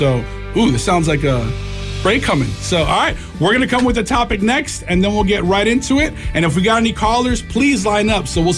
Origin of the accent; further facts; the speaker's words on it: San Juan, Puerto Rico; Marie and I are both Puerto Rican. I'm from San Juan.